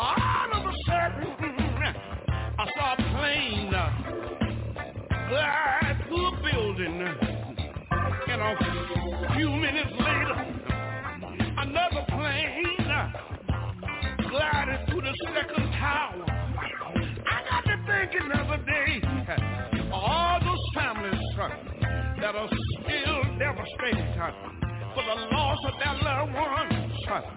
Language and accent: English; Houston, Texas, United States; Bad think doubles when I think about my hometown in Houston, Texas.